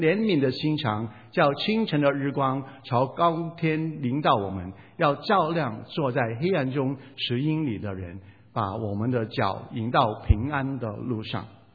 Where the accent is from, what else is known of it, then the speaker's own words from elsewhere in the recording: Hong Kong; born there; 我是香港出生的